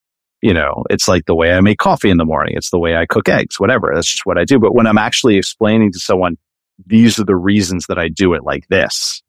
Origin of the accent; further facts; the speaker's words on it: Ireland; I'm rooting a lot of it in like Irish and Celtic mythology because I just, you know, I'm Irish.